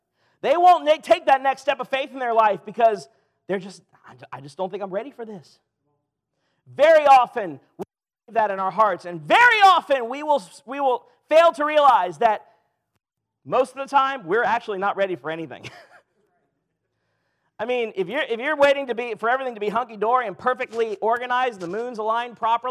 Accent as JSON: {"language": "English", "region": "Louisiana", "country": "United States", "said": "I'm from Louisiana, and I pastored a church in Michigan, so you can imagine the shock that to the system that was."}